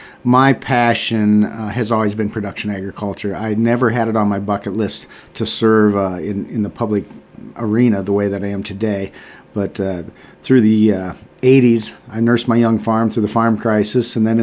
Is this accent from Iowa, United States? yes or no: yes; Iowa, United States; I'm a farmer from Delaware County. Grew up in Delaware County my entire life and started farming in 1979, right out of high school